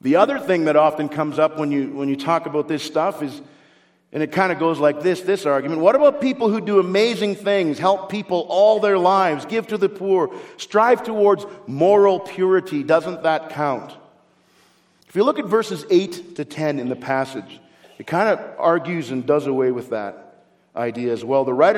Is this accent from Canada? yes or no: yes; the Prairies, Canada; I grew up in Canada on the prairies and it was cold in winter.